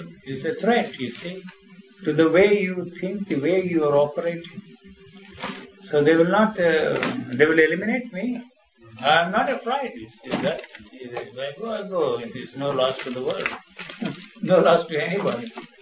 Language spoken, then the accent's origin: English; India; I'm an Indian. I come from India. I grew up there.